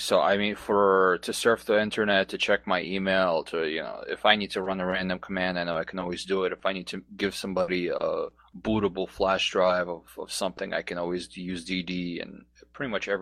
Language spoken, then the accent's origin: English; New York, United States; I'm from New York.